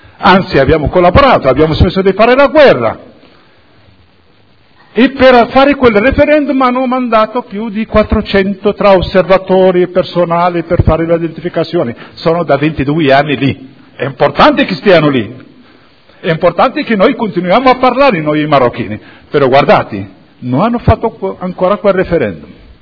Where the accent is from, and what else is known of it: Western Sahara; Italian is a second language